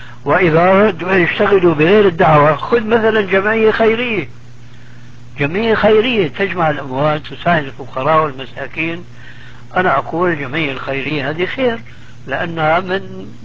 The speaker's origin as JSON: {"language": "Arabic", "country": "Syria", "said": "وهو يشير إلى بلدي يعني سوريا إلى آخره."}